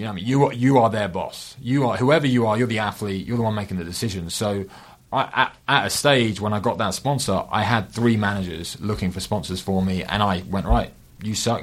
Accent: England, United Kingdom; I'm from England.

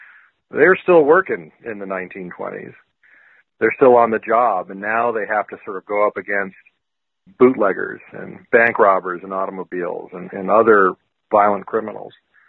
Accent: Arizona, United States; I grew up in the Verde Valley in northern Arizona, and you had a lot of mining towns in that region.

